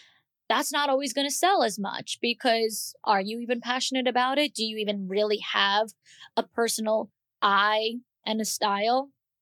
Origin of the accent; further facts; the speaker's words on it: New York, United States; So in my real life, I'm from New York. Like, I'm a very outspoken type of person.